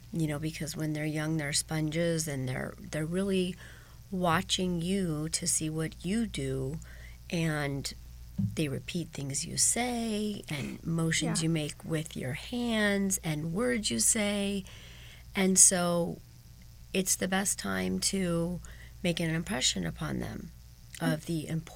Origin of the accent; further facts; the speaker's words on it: Colorado, United States; born there; Well, I was born in Colorado, and I've lived in California, though, for many years